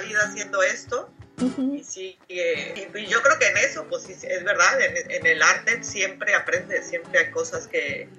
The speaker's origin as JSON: {"language": "Spanish", "town": "Guadalajara", "region": "Jalisco", "country": "Mexico", "tie": "born or raised there", "also_born_or_lived": "Torreón", "lives_now": "San Francisco, United States", "said": "yo pues soy de México, nací en Torreón, pero bueno, me crecí en Guadalajara y ahí empecé a bailar en las academias de Guadalajara. Y después pues ya me fui al DF a como ya bailar profesionalmente y empecé ahí en un tablado, y luego pues igual ya me fui a España"}